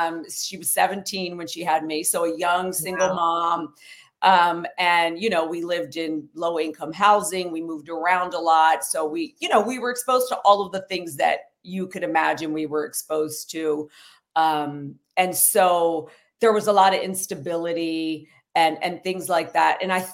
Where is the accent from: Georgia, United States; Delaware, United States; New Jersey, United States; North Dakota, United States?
Delaware, United States; Wilmington; I'm from Wilmington, Delaware. That's where I was born and raised. And yeah, my family is all natives of Puerto Rico.